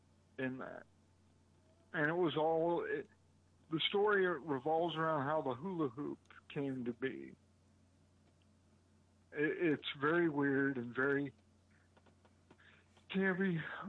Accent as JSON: {"language": "English", "town": "Muncie", "region": "Indiana", "country": "United States", "tie": "born or raised there", "lives_now": "Indianapolis, United States", "said": "but the Pizza Kings here in Indianapolis are not as good as in my hometown."}